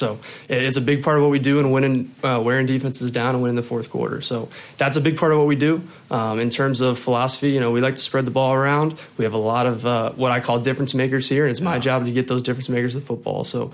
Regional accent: Wisconsin, United States; I'm originally from Wisconsin. I played college football at Liberty University in Virginia.

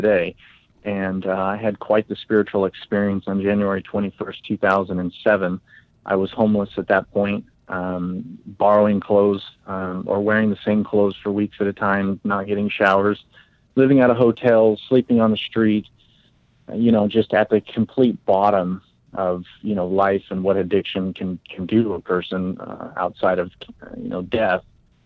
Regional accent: Clovis, California, United States; Actually, I come from Central Valley of California, a city called Fresno. I grew up in a town just outside of Fresno called Clovis.

